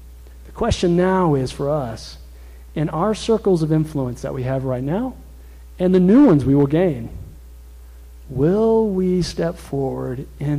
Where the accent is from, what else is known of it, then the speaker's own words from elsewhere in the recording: Wilmington, North Carolina, United States; I'm from Wilmington. I'm from North Carolina. And I'm from the Southeast, other parts and place.